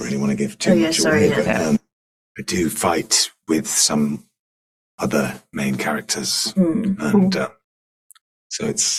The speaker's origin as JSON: {"language": "English", "region": "Wales", "country": "United Kingdom", "said": "In general, yeah. Being Welsh is so great."}